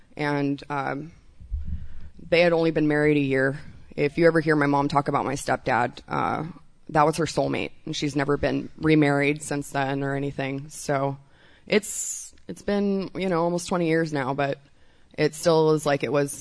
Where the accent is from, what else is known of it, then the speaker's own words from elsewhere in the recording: McAllen, Texas, United States; also born or lived in Corpus Christi; and I was born in Corpus Christi, Texas, to two wonderful parents that didn't like each other very much. And I moved down to the border of Texas and Mexico in McAllen, Texas.